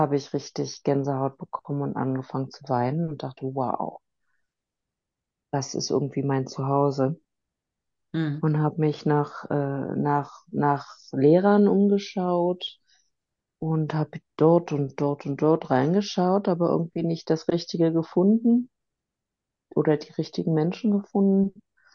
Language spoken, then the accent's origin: German; Berlin, Germany; ich bin in der Baumschule in West-Berlin groß geworden